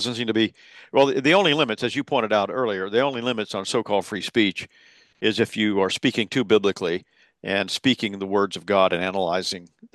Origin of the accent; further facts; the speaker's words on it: Columbia, South Carolina, United States; a large church in my hometown in Columbia, South Carolina, some years ago.